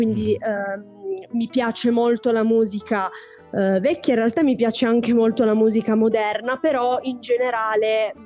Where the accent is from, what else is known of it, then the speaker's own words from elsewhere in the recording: Coazze, Piedmont, Italy; un produttore del mio paese, di Coazze, in provincia di Torino, appunto, che è il paese da cui vengo